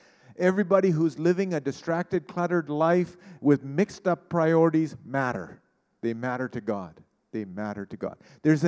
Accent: Pakistan; born there; moved away; I was born in Pakistan. I can find anything, especially a good deal on shoes.

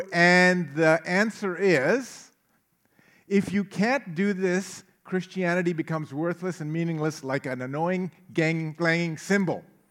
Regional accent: Powell River, British Columbia, Canada; There's something nostalgic that comes over me whenever I come to the Comox Valley, and it's because I grew up in Powell River.

